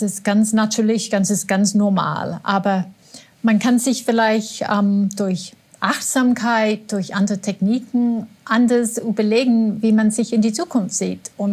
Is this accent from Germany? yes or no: no; England, United Kingdom; German is a second language; Und als Engländerin dachte ich, oh nein, ich kann nicht ohne Tee leben.